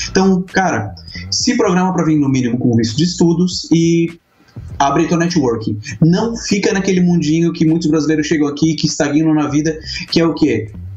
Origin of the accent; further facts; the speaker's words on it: Brazil; moved away as an adult; Eu vim do Brasil sabendo muito de inglês, como eu trabalhava com TI